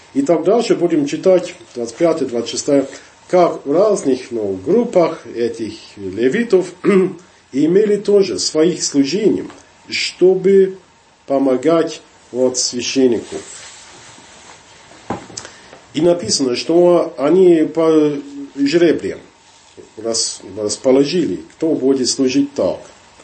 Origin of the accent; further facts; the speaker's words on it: England, United Kingdom; Russian is a second language; moved away; Я вырос там, в Англии, столько лет уже тому назад